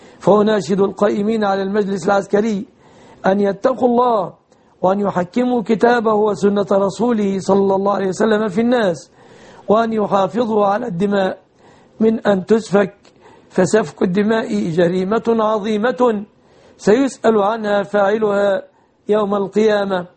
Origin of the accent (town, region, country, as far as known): Egypt